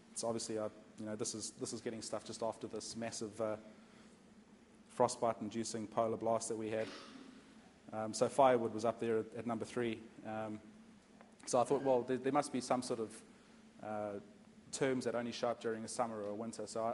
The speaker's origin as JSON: {"language": "English", "region": "KwaZulu-Natal", "country": "South Africa", "said": "I come from the south coast in South Africa, and it's 32 degrees usually."}